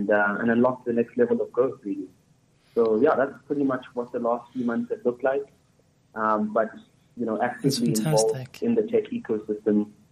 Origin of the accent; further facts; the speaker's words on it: Bushbuckridge, Mpumalanga, South Africa; now in Johannesburg, South Africa; I'm originally from Tulamahashe in Bushbuck Ridge, which is like a township or a village. But I currently stay in Four Ways in Johannesburg at the moment.